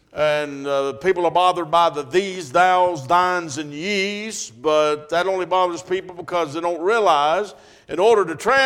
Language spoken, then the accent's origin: English; North Carolina, United States; Now, don't hold it against me because I'm from North Carolina and a Tar Heel fan. Now, don't cut me off. But we live right above Charlotte, about 25 miles, central part of the state.